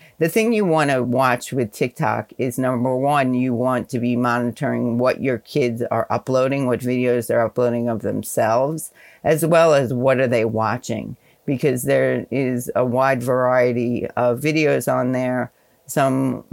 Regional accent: New York, United States; I was born and raised in New York, where I still reside.

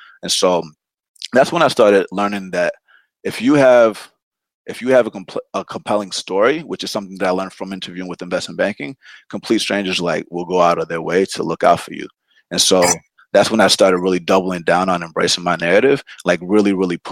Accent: Atlanta, Georgia, United States; also born or lived in Loma Linda, California, United States; I was born in Loma Linda, California, moved to Atlanta when I was one.

